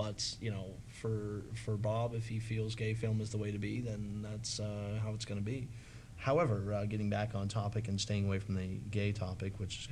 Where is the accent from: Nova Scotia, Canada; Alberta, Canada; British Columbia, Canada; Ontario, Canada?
Nova Scotia, Canada; Mount Denson; because I'm from Mount Denson, and I'm a pimp.